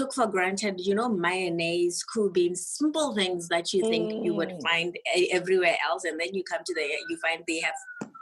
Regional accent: Botswana; I'm actually not from SA. I'm from Botswana, but I do have family in SA

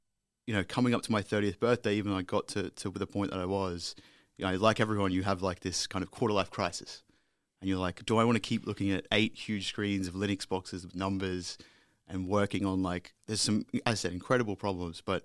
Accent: Brisbane, Queensland, Australia; It's funny because you actually lived in my hometown of Brisbane

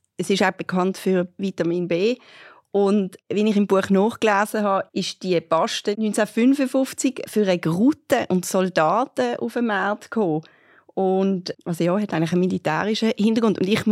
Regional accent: Switzerland; wo ich gesagt habe, ich bin aus der Schweiz

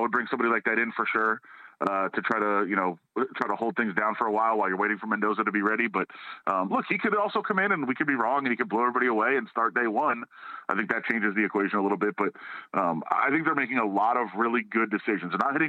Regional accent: Ann Arbor, Michigan, United States; now in Las Vegas, United States; I'm from Ann Arbor, so I'd love to see Michigan.

